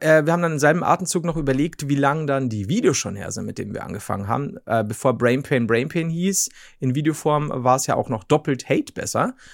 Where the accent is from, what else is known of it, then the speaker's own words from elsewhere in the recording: Bavaria, Germany; als Oberpfälzer bin ich viel zu abergläubisch.